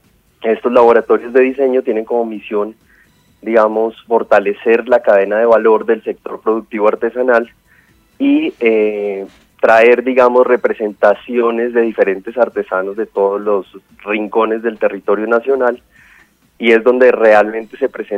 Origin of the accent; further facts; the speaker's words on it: Colombia; hace parte de la identidad y de lo que somos como colombianos.